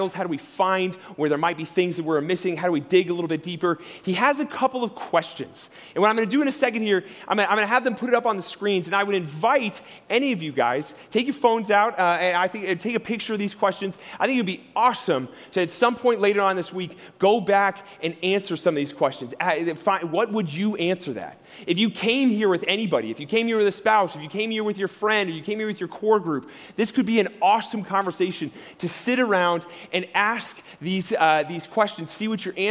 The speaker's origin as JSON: {"language": "English", "region": "Ohio", "country": "United States", "tie": "born or raised there", "lives_now": "Colorado, United States", "said": "I grew up in Ohio, and I love just like that I get to live in Colorado."}